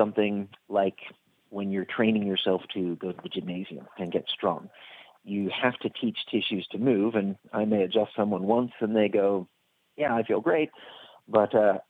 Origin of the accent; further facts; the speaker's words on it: Florida, United States; moved away as an adult; now in Australia; Brisbane would be the biggest city there, and spent the last 16 years there because I'm from Florida and I like the tropics or the subtropics.